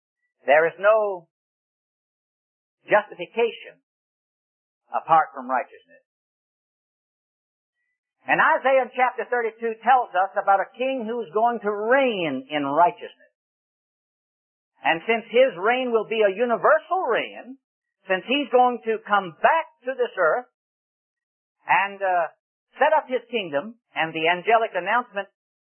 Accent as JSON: {"language": "English", "town": "Richmond", "region": "Virginia", "country": "United States", "tie": "born or raised there", "said": "in my hometown of Richmond, Virginia."}